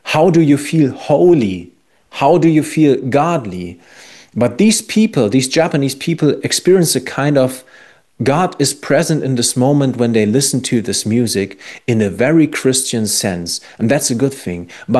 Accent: Germany; moved away; I'm from Western Germany originally.

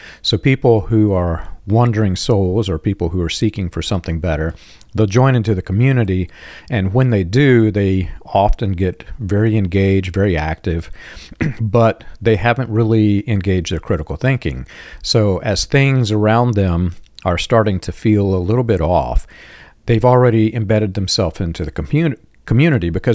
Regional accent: Georgia, United States; a little bit south of Macon, Georgia, is where I claim as my home state, or home, where I was reared and raised.

